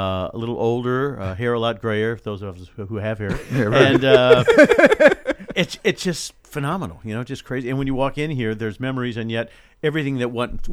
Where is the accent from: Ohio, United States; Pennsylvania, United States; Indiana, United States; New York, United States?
Indiana, United States; Indianapolis; And when I grew up in Indianapolis, every station had 2 or 3 kids shows.